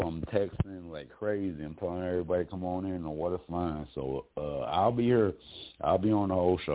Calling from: Mesa, Arizona, United States; I'm calling from sunny Mesa, Arizona. Good morning. I'm a first-time caller.

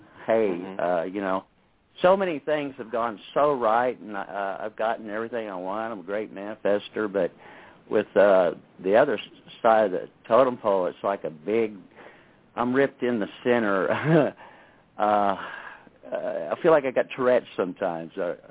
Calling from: Springfield, Missouri, United States; in Springfield, Missouri.

